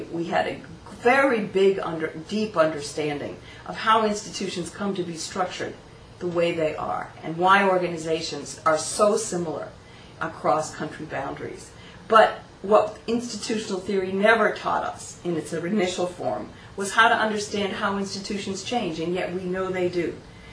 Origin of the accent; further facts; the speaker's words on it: United States; I'm from the United States, and I can tell you, we do not do it well.